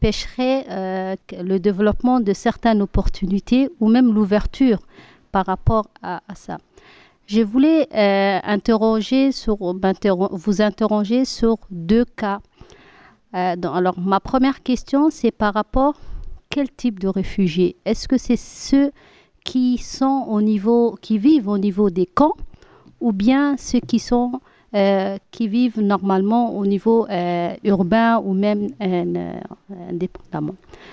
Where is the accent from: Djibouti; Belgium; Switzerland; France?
Djibouti; Je suis de la République de Djibouti.